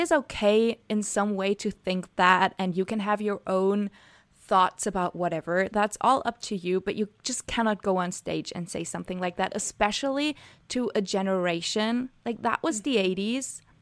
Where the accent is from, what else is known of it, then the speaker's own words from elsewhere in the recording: Germany; English is a second language; growing up in Germany, people always say